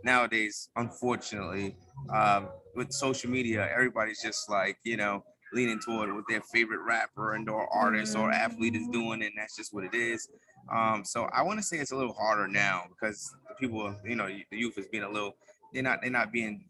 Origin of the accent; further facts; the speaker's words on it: Queens, New York, United States; I mean, I lived in Far Rockaway, Queens. Okay. That was a little rough and tough. I lived in Long Island City, Queens, where in Queensbridge, Ravenswood, Astoria, Woodside.